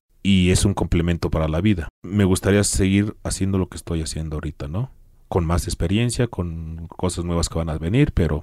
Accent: Tepeji del Río, Hidalgo, Mexico; es el tercer concierto que hacemos en mi pueblo, yo soy de Tepeji del Río.

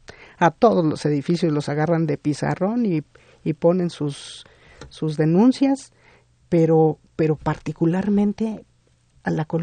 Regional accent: Mexico City, Mexico; al ser tan nuestro como mexicanos, como defeños

